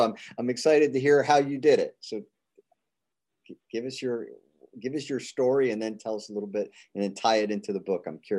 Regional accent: United States; I'm from the United States of America, where even when it's bad, it's better than 90% of the world.

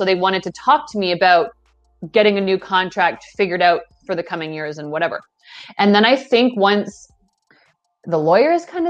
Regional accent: Canada; So I can't just, as a Canadian, go to WWE and be like, you got to hire me.

